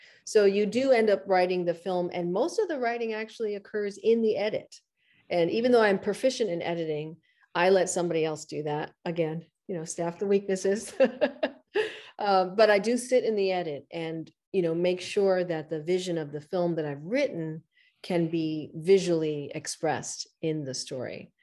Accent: St. Thomas, U.S. Virgin Islands; also born or lived in Boston / New York City; I was born in Boston, lived in New York City for a little bit, and then we moved to St. Thomas.

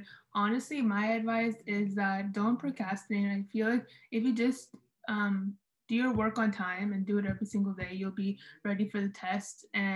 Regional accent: United States; for me, like I'm an American citizen, so I wanted to learn more about our history

